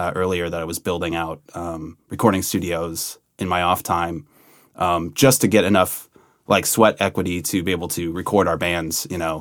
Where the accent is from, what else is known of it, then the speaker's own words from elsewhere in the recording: San Francisco, California, United States; I'm from San Francisco, California, originally. Family's Italian immigrants, first generation.